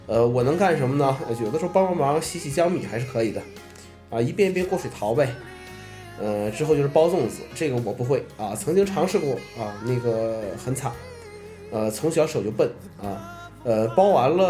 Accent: Northeast China, China; 作为一个东北人，别人总问我说是不是你们什么节日都吃饺子

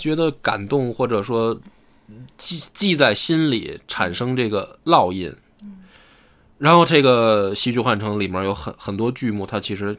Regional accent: North China, China; 我们作为北方人，我们来这儿我们也会深受震撼

